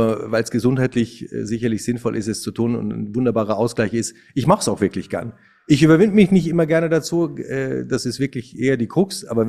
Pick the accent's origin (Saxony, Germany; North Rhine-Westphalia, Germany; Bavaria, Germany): Bavaria, Germany; Ich bin in Niederbayern auf dem Land groß geworden